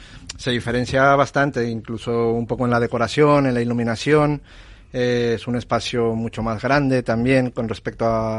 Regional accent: Mexico; Para mí como mexicano, la cocina mexicana

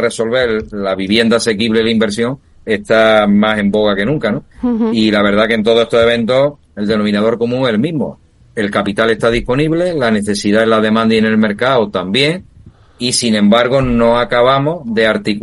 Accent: Málaga, Andalusia, Spain; me pilla aquí en mi tierra, en Andalucía y en Málaga

